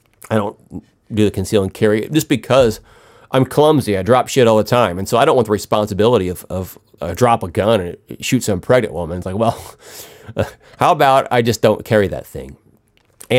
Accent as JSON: {"language": "English", "region": "Missouri", "country": "United States", "said": "I I'm from Missouri, so we have a different take on it."}